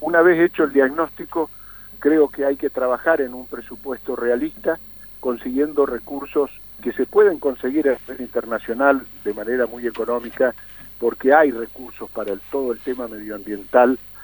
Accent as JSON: {"language": "Spanish", "town": "Zapala", "region": "Neuquén", "country": "Argentina", "said": "para mí que soy de Zapala, es un tema central y vital. Nuestra vida en Zapala está muy condicionada por nuestro acuífero"}